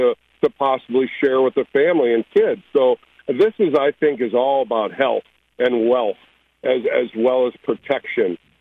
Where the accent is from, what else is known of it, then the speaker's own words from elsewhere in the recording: Toledo, Ohio, United States; I grew up in Toledo. I had the local scouts from Detroit and Cleveland watch me all the time.